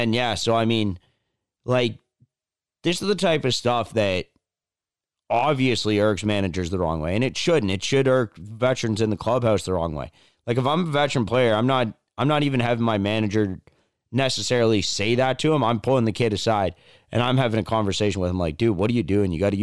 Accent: Canada; Obviously, we're Canadian. Same as Tyler O'Neill.

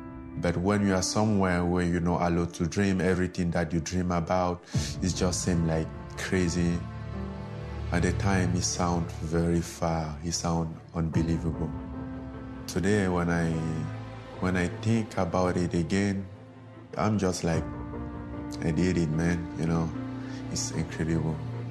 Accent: Cameroon; English is a second language; I grew up in Cameroon. I was a kid like everyone with a dream.

